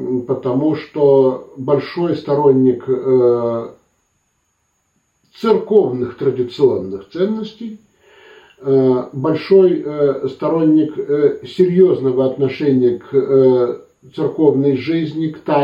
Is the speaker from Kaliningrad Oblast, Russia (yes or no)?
no; Saint Petersburg, Russia; born there; Я родился в 59-м году в Петербурге. Я наполовину немец по национальности. И мои предки были лютеранскими пасторами.